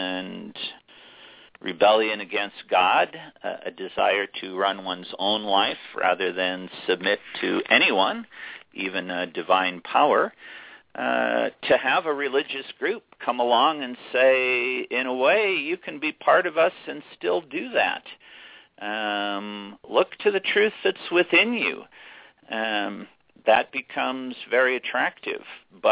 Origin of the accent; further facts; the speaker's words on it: Illinois, United States; even though I'm from Northern Illinois and I fantasize about seeing them in a World Series in my lifetime.